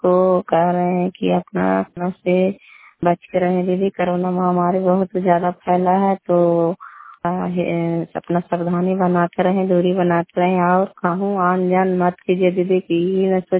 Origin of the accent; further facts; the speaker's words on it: Kalyanpur, Bihar, India; घर कल्याणपुर वाली देवची पंचायत प्रखंड छन्नी जिला नालंदा का निवासी हूँ।